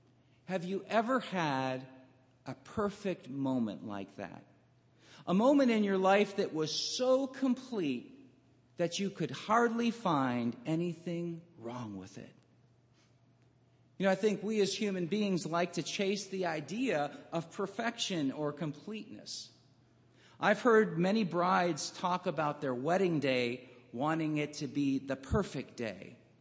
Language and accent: English; Cleveland, Ohio, United States; Now, like I said, I'm from Cleveland, and we're used to not winning, so I adopted the Minnesota Twins.